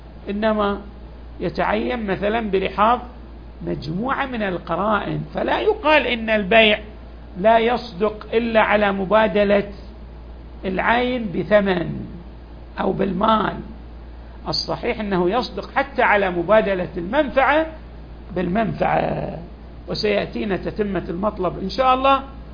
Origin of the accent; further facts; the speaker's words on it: Al-Ahsa, Eastern Province, Saudi Arabia; هذا موجود حتى عندنا في الأحساء